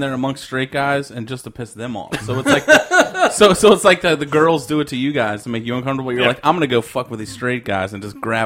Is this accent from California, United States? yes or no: no; Virginia, United States; That's just how I imagine it being, because I'm from Virginia.